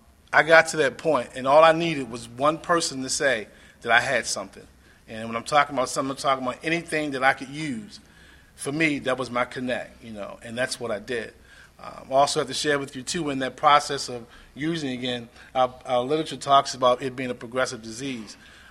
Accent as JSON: {"language": "English", "town": "Baltimore", "region": "Maryland", "country": "United States", "tie": "born or raised there", "lives_now": "Virginia, United States", "said": "I grew up in Baltimore. I live in the Virginia area today, but I remember, you know, as a kid going down to the barbershop in the neighborhood"}